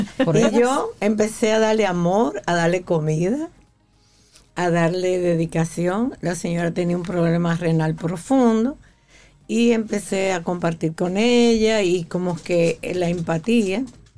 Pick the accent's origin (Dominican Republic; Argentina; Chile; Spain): Dominican Republic; en mi país, que amo, mi República Dominicana